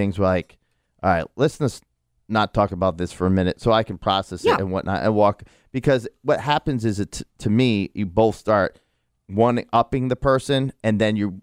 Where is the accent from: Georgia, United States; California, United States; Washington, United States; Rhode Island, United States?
Rhode Island, United States; when I was from Rhode Island, very abrupt, very upfront. Very argumentative